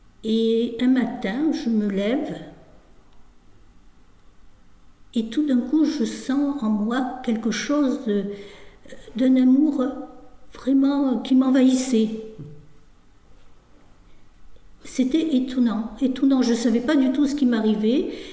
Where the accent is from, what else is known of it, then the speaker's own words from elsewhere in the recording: Constantine, Constantine Province, Algeria; born there; Je suis née en 1955 à Constantine, en Algérie, où mes parents y habitaient, bien sûr. Et c'est depuis 1870, nous étions en Algérie.